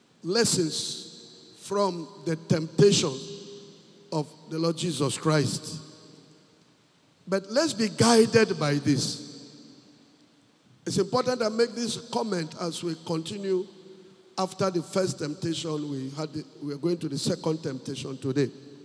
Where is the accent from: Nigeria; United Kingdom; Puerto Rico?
Nigeria; Nasarawa; Somebody told me yesterday, when I said I'm from Nasarawa State, they say, eh? They thought I'm an Igbo man.